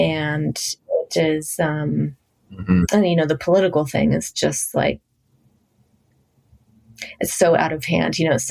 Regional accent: Washington, District of Columbia, United States; I grew up in Washington, D.C., which is, you know, the hub of the government.

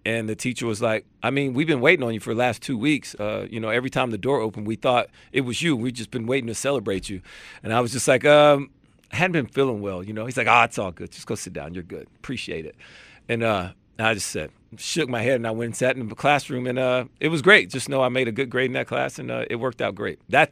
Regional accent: Alabama, United States; Not hometown, but that's my home state.

